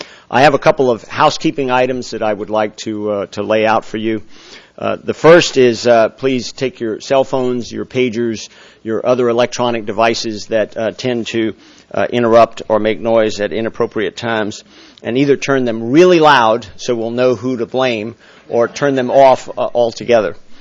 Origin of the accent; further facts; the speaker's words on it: Louisiana, United States; I come from South Louisiana. I come from alligator country. That's where I grew up.